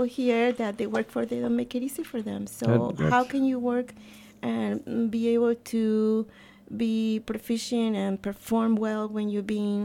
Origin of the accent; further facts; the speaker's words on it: Canada; Face it, being a Canadian, being that Canada is so diplomatic and so the hospitality and all that is so good.